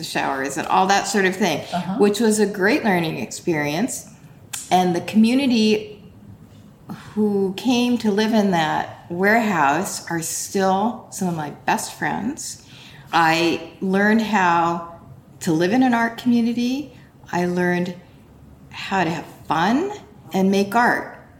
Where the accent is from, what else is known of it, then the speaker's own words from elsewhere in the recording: United States; I am Japanese American. I grew up in a completely white community